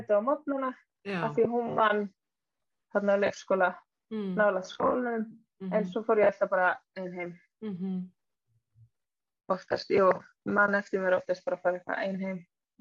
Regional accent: Reykjavik, Capital Region, Iceland; hvaðan ertu og maður svona úr Breiðholti, bara nei hvaðan ertu í alvörinni

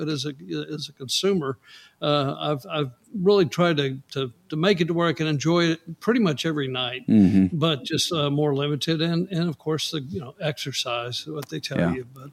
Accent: San Antonio, Texas, United States; I grew up in San Antonio, and we still didn't have it in San Antonio.

